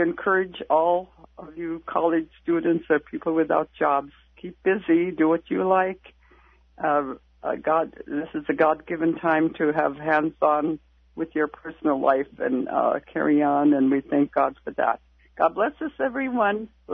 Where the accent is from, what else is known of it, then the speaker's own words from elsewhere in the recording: Bethel, Alaska, United States; I was born and raised here in Bethel and territorial days of long ago